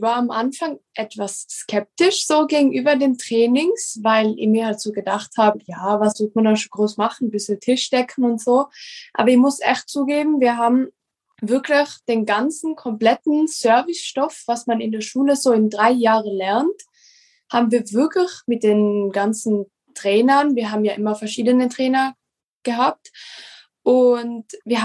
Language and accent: German; Mieming, Tyrol, Austria; Ich komme aus Miming